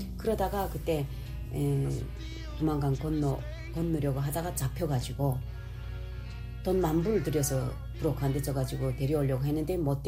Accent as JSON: {"language": "Korean", "country": "North Korea", "said": "근데 저는 내가 북한 여자인데 그 고향은 밝히지 않는단 말이에요. 사이트에 그런 건 없어요. 그래가지고 내가 북한 사람인데 혹시 승인하겠는가 이게 우려돼가지고"}